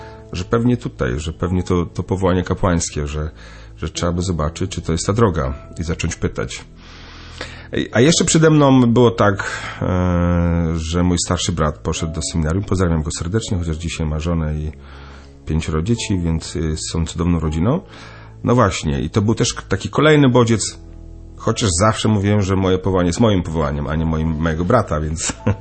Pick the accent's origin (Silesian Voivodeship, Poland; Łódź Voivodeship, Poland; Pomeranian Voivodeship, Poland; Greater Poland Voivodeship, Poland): Pomeranian Voivodeship, Poland; Gdańsk; No, ja pochodzę z Gdańska.